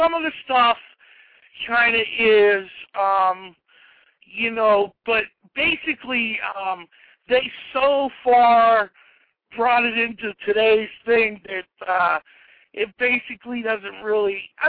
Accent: Braddock, Pennsylvania, United States; he came from Corleone, Sicily, and I come from Braddock, Pennsylvania.

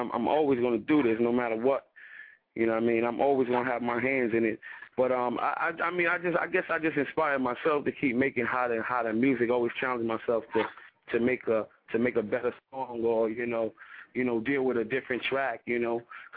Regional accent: Brooklyn, New York, United States; I just got to say Brooklyn because, like, you know what I mean, I was born in Brookdale Hospital, but, you know, my mom's was living in Crown Heights. From Crown Heights, I moved to East New York, you know what I mean?

